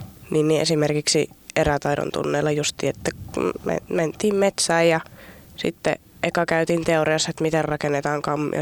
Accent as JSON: {"language": "Finnish", "town": "Tornio", "region": "Lapland", "country": "Finland", "said": "No, mä oon Torniosta kotoisin, mutta mä olin 9-luokan täällä Ranualla"}